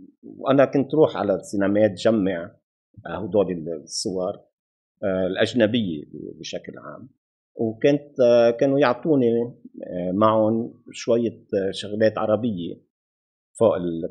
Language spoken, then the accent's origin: Arabic; Bourj Hammoud, Mount Lebanon, Lebanon; ونحن خلقنا وتربينا ببيروت. أنا كنت موجود بمنطقة شعبية، خلقت بمنطقة شعبية اسمها برج حمود.